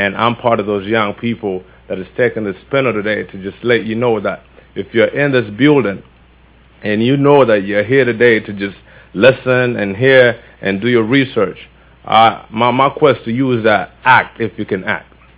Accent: Uganda; but hold on, I'm from Uganda.

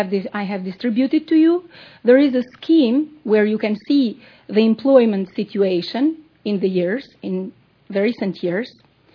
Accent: Shkodra, Shkodër County, Albania; which exists especially in northern Albania, where I come from, because I come from Shkodra, which is situated in northern Albania.

